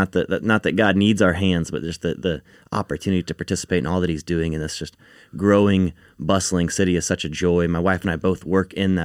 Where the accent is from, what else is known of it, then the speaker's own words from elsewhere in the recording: Austin, Texas, United States; yeah, I'm from Austin, Texas. I went to Austin High School, which is pretty special. Man, grew up with just amazing parents, believer home, older brother, younger sister.